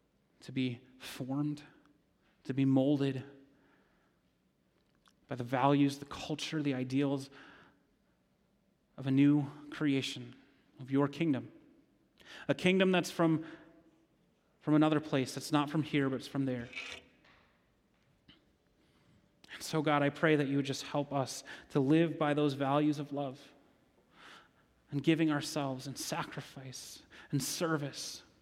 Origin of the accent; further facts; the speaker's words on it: Holland, Michigan, United States; also born or lived in East Lansing / Gainesville; now in Grand Rapids, United States; I could tell you I'm from Holland, Michigan. Spent some time in East Lansing, spent some time in Gainesville, Florida. Now I live in Grand Rapids.